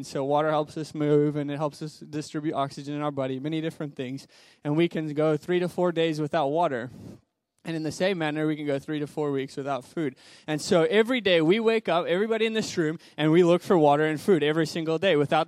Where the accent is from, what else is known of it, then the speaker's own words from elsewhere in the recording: Zimbabwe; I thought about my life growing up in Zimbabwe the way that I did. Poverty in that circumstance is not necessarily new to me